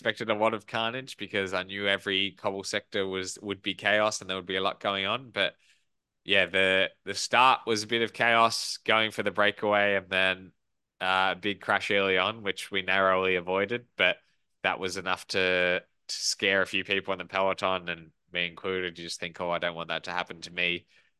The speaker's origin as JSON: {"language": "English", "country": "Australia", "said": "And as an Australian racing on that side of the world, it was a race that was special for me."}